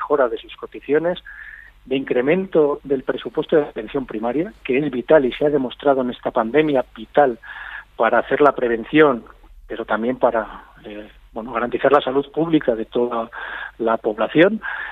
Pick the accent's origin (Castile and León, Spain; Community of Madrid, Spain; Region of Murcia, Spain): Castile and León, Spain; del gobierno de mi tierra. Ahora, si es para, de repente, arrastrar a Castilla y León